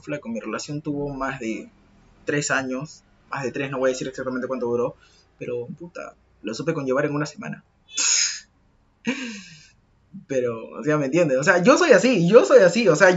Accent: Peru; now in Lima, Peru; no son amigos de acá de Lima, son amigos de mi ciudad de donde vengo, literalmente. De mi provincia, de mi pueblito

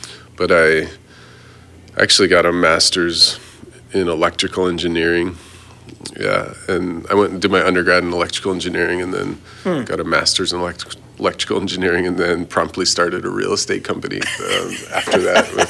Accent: Colorado, United States; And I grew up in Colorado, which is every year it's kind of a swing state

